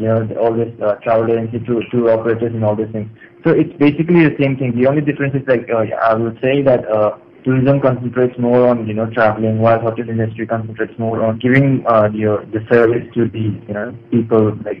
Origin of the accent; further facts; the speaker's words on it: Singjamei, Manipur, India; born there; also born or lived in Delhi; and I was born in Singhamai